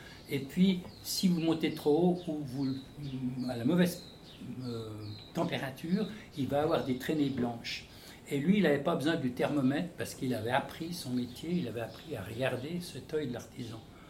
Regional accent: Geneva, Switzerland; born there; Donc, ils sont venus s'établir à Genève, où je suis né.

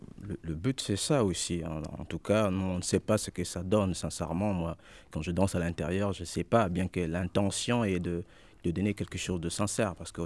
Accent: Republic of the Congo; now in France; Non, je ne suis pas né en France. Je suis né au Congo.

